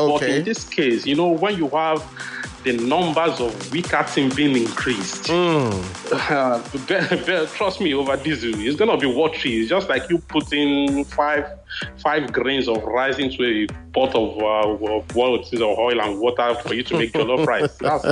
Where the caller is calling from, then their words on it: Dallas, Texas, United States; I'm Skyping from Dallas, Texas.